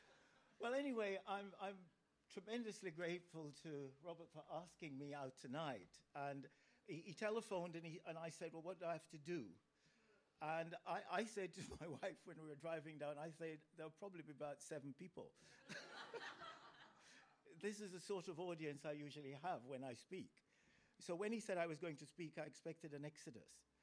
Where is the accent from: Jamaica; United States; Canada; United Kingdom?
Jamaica; I'm from Jamaica